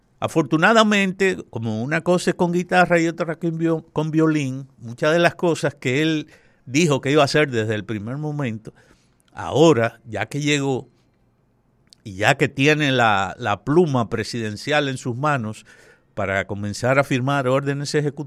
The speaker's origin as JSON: {"language": "Spanish", "country": "Dominican Republic", "said": "como país, dominicanos, de aquí y de allá, debemos de recordar"}